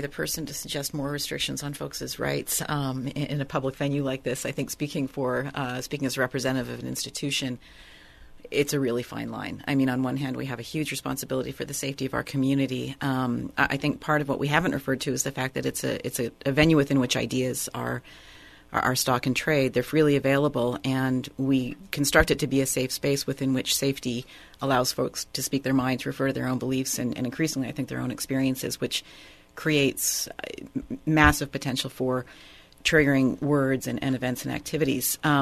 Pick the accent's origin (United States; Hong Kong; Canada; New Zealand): Canada; I am Canadian